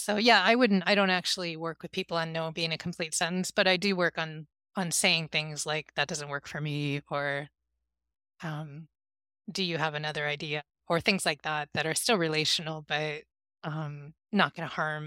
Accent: West Coast, United States; Well, I mean, I'm from the West Coast, so if you'd said to me, let me let you go, I'd be like, no, I'm fine, I have time.

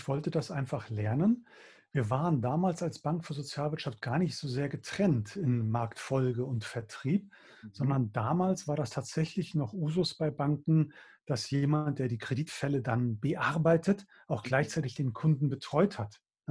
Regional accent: Hamburg, Germany; ich bin tatsächlich gebürtiger Hamburger Jung. Ah. Ich bin in Hamburg geboren. Ja. Kann man auch hören, weil ich sage nicht Hamburg, sondern ich sage Hamburg.

